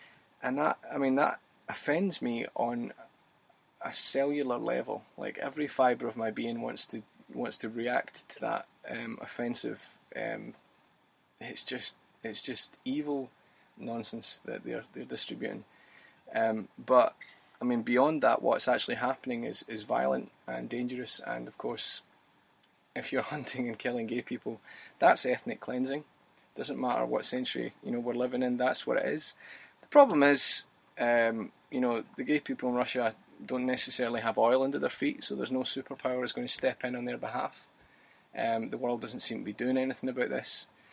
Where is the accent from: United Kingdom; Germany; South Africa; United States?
United Kingdom; Scotland; I'm Scottish, and in Scotland we voted for marriage equality last year.